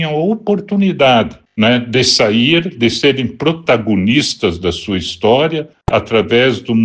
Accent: Brazil; Temos que estar felizes como brasileiros e como nação que o Brasil tenha saído do mapa da fome

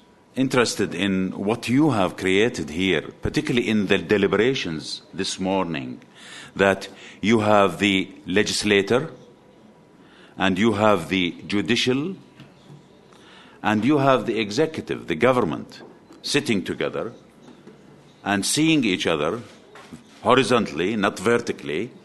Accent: Jordan; I come from Jordan. Jordan is a very small country, about 5% of Brazil.

